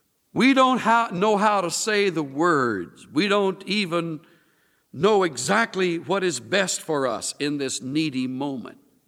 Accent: the South, United States; I was raised in the South where that expression is very common, If I Had My Druthers.

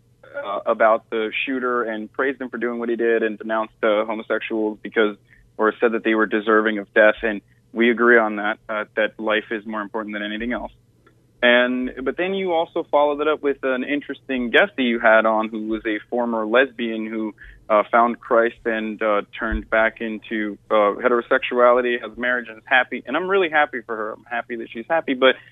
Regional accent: Turkey; moved away as an adult; I grew up in Turkey until I was 18. I am personally agnostic. However, I grew up in a Muslim household, and my parents still live in Turkey.

